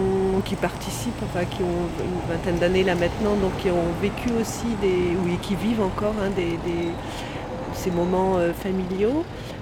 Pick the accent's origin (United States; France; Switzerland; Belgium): France; Vannes, Brittany; Alors moi, je suis originaire de Vannes, donc juste à la limite frontière entre le gallo et le breton. Dans le village où j'ai grandi, ils parlaient breton.